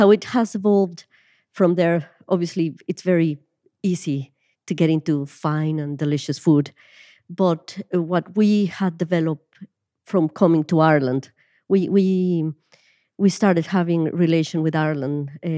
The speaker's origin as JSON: {"language": "English", "region": "Mexico City", "country": "Mexico", "tie": "born or raised there", "said": "I was born and I grew up in Mexico City"}